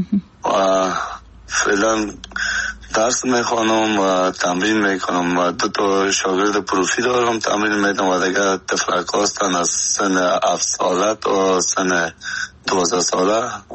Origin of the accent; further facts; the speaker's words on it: Afghanistan; moved away as an adult; تا که از افغانستان برام آمدیم 20 ساله بودم